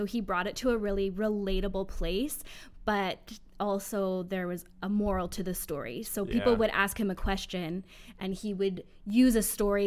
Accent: Langley, British Columbia, Canada; moved away as an adult; also born or lived in Abbotsford; now in Edmonton, Canada; I grew up in Langley, and then after Bible college, I moved to Abbotsford and got married, and my husband's from Abbotsford

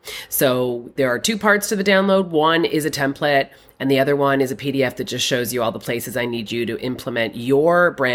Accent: Canada; And I'm a Canadian.

